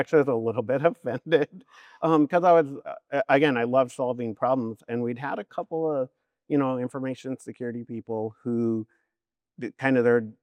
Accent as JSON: {"language": "English", "town": "Puyallup", "region": "Washington", "country": "United States", "said": "So I'm from Puyallup"}